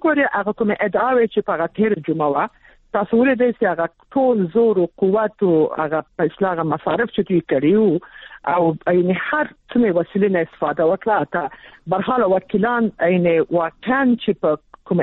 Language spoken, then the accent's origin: Pashto; Kabul, Afghanistan; موږ د کابل خلکو جګ تلفات تقریبا 1 لک شاوخوا ورکړ